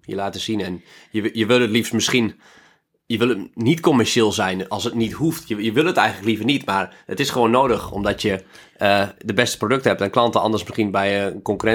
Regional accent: Lemelerveld, Overijssel, Netherlands; ik ben opgegroeid in Lemelenveld en daar is ook zo'n maaiveld.

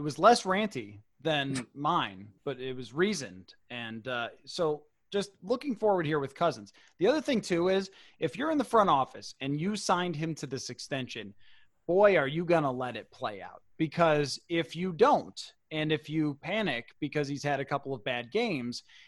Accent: Buffalo, New York, United States; and I'm from Buffalo.

